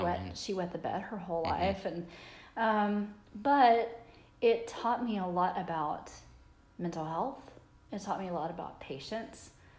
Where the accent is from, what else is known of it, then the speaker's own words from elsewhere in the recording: Nashville, Tennessee, United States; I grew up in Nashville, Tennessee, in a suburb just outside of Nashville.